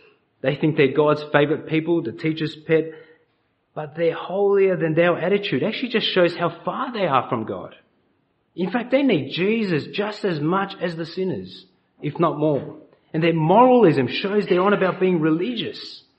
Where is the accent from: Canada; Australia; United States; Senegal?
Australia; I was born in Australia, the lucky country, and had the privilege of growing up here.